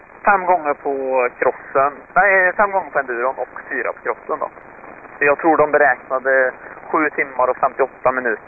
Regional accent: Sweden; Vi är 25 svenskar här nu tror jag.

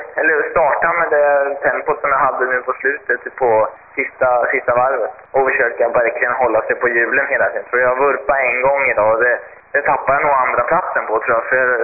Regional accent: Sweden; Jag är ju ensam svensk i min klass

